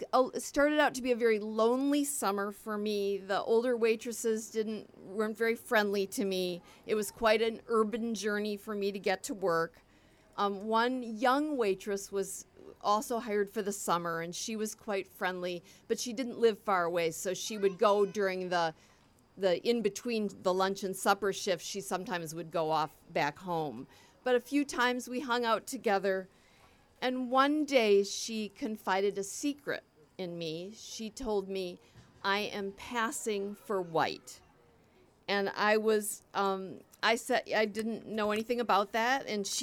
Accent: Michigan, United States; I am from the Upper Peninsula, and I was raised in the 50s and the 60s.

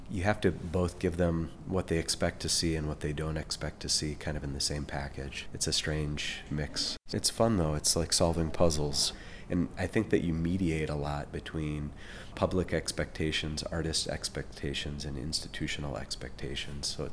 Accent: Michigan, United States; also born or lived in Bozeman, Montana; Yeah, I was born in Bozeman. When my parents got divorced, I ended up in the Upper Peninsula of Michigan. Grew up playing hockey right on the border of Canada.

